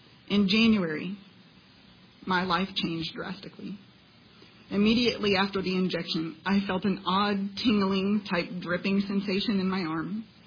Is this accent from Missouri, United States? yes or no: yes; Missouri, United States; I'm from Missouri. I am a wife and a mother of four children, and I have practiced as a dental hygienist for the last 17 years.